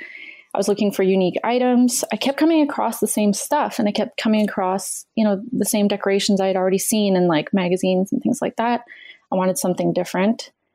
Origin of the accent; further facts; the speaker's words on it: Canada; I'm Canadian